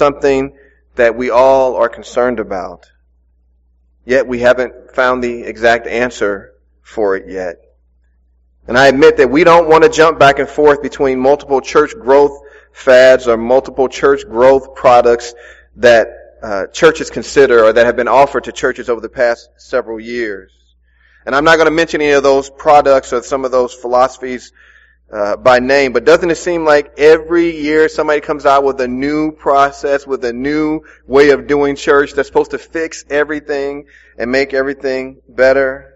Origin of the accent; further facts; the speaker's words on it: St. Louis, Missouri, United States; also born or lived in Gatesville, Texas, United States; The community in Webster Groves is totally different from the community that I grew up in North St. Louis, or the community that I grew up in Gatesville, Texas.